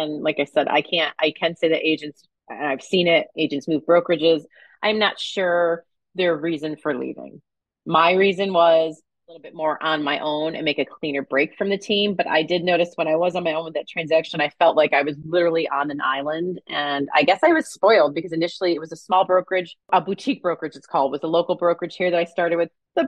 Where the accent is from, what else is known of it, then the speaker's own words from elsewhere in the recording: New York, United States; Like if I knew somebody in another state, say my hometown, New York, say it was like, oh, you know, we're with XYZ team.